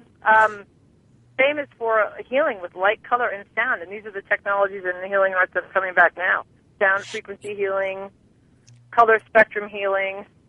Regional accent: East Coast, United States; I'm an East Coast girl. I grew up swimming in the Atlantic.

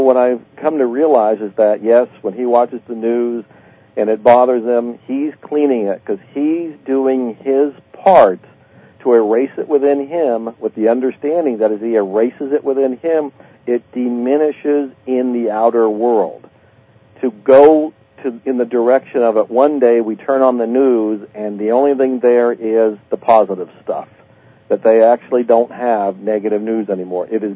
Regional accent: United States; And I'm an entrepreneur. I'm an American.

